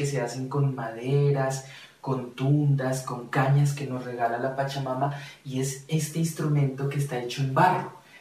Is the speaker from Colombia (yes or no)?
yes; Nariño, Colombia; el resguardo de Pastás, municipio de Aldán. Hoy he querido venir a compartirles un poquito de la música, de los sonidos de mi tierra, una tierra de volcanes, de montañas sagradas, nevados, lagunas, frailejones, cóndores, un territorio maravilloso, el Nudo de los Pastos.